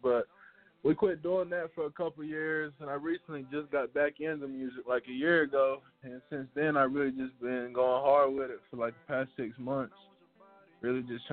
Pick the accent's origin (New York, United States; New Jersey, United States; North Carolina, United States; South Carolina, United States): North Carolina, United States; now in Atlanta, United States; I'm originally from North Carolina. I do music in Atlanta, Georgia.